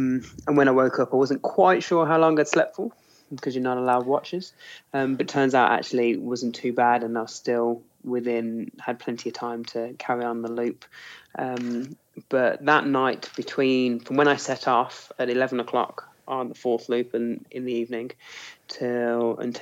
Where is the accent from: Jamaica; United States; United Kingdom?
United Kingdom; Birmingham, West Midlands; I grew up in Birmingham, which is a big city in the middle of the UK, about as far away from the mountains as you can.